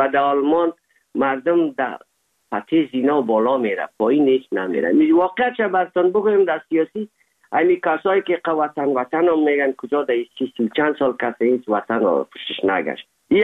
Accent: Afghanistan; now in Germany; زمانی که ما از افغانستان آمدیم

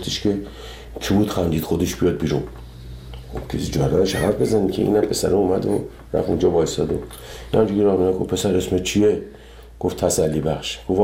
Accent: Iran; moved away; 30 خورده سال که از ایران من اومدم بیرون

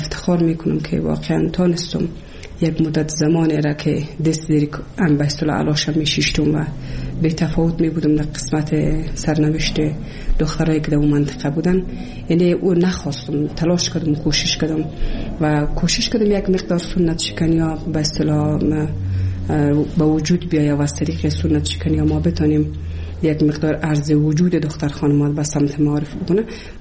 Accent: Kabul, Afghanistan; born or raised there; also born or lived in Bamyan

